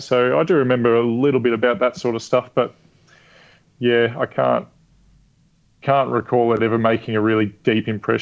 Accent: Melbourne, Victoria, Australia; I grew up in Heidelberg in Melbourne.

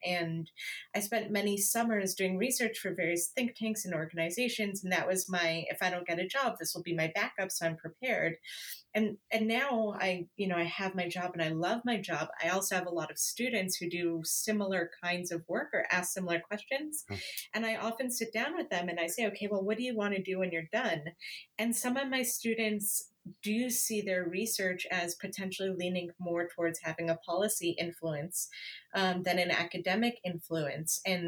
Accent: Canada; now in Los Angeles, United States; I'm Canadian, even though I live

